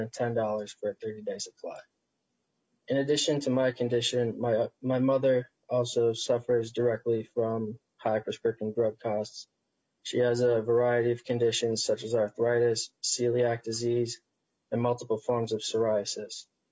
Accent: Richfield, Minnesota, United States; I'm from Richfield, and I'm a senior in college studying strategic communications.

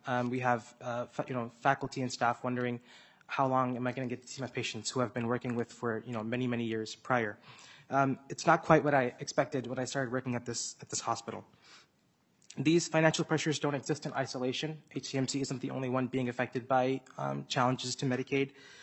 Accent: Minnesota, United States; I'm a second-year medical student at the University of Minnesota. I was born and raised in Minnesota. I live in Columbia Heights right now.

